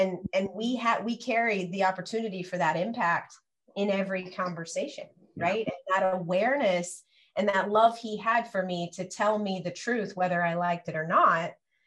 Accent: Midwest, United States; You know, I'm a girl from the Midwest. I've seen The Wizard of Oz, I think about 3,000 times. They would show it every year growing up.

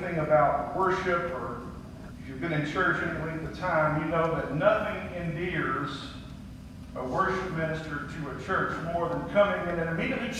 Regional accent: Paris, Texas, United States; I grew up in Paris. My parents are here. They still live in Paris.

